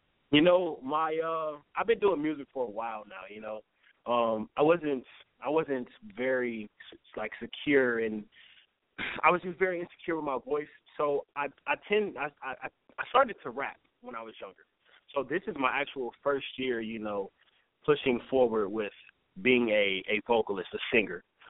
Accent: South Bend, Indiana, United States; All right, I'm live from South Bend, Indiana, born and raised.

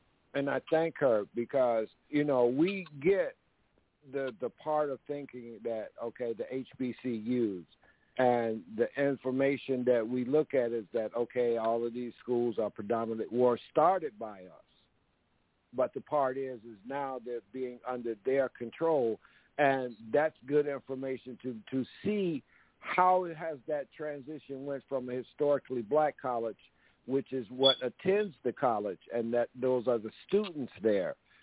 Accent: Aberdeen, Mississippi, United States; Yeah, we're from Aberdeen, right across the highway from Egypt, Mississippi.

